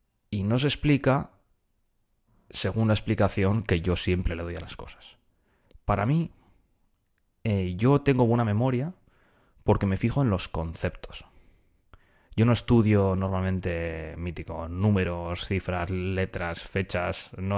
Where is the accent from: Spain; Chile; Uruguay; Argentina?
Spain; accent: Spanish; yo me hablo en inglés con bastante naturalidad. O sea, sí que se nota, tengo mucho acento español